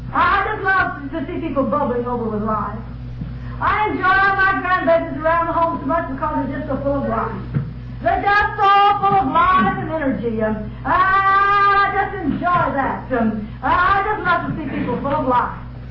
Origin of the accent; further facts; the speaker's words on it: Oklahoma, United States; When I was a girl growing up in Oklahoma in the cotton patch, I learned all about dew.